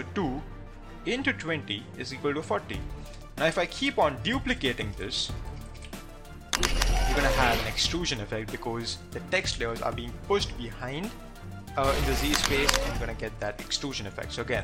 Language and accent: English; India; I'm from India, so I say Z.